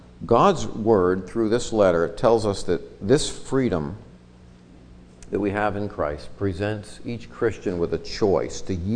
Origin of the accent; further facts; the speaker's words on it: West Brookfield, Massachusetts, United States; now in Belchertown, United States; I was brought up in West Brookfield, Massachusetts, and I now live in Belchertown. So I'm from the area, not a stranger, an outsider.